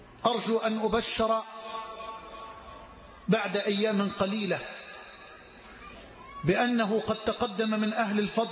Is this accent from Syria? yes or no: no; Egypt; اللهم اجعل بلدنا مصر أمنا أمانا سخاء رخاء